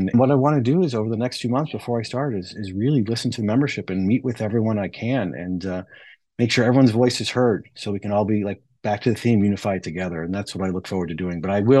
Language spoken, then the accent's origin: English; Maryland, United States; I've done it in my home state of Maryland and would like to continue to do that nationwide.